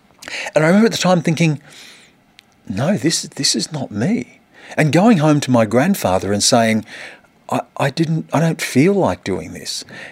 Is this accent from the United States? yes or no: no; Australia; I'm Australian and incredibly proud of it.